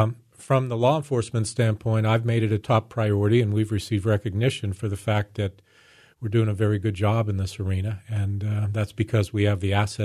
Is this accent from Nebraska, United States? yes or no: no; Pennsylvania, United States; And growing up in Western Pennsylvania, I'd seen the evolution of Pittsburgh as the cradle of the American Industrial Revolution